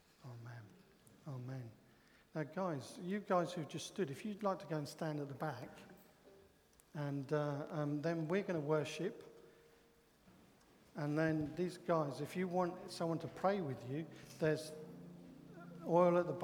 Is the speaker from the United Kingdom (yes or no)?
yes; England, United Kingdom; Many of us are too British and we're too English